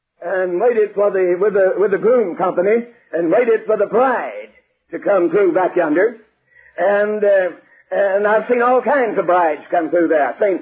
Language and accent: English; Texas, United States; I was raised over here in East Texas, and we got grass burrs over.